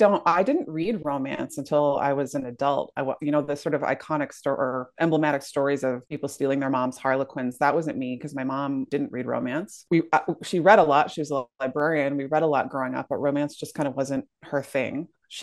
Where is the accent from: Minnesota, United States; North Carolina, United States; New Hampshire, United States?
Minnesota, United States; Minneapolis; I grew up in Minneapolis.